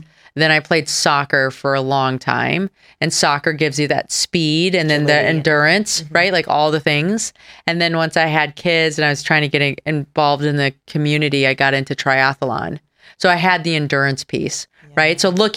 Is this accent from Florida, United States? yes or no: no; Michigan, United States; Like, I grew up in Michigan. We went sailing, so you had wind.